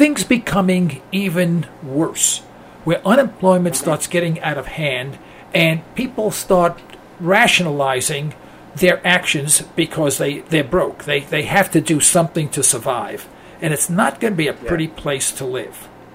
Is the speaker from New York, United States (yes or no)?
yes; New York City, New York, United States; now I'm from New York City. I'm an East Harlem boy. I sang doo-wop back in the 1950s.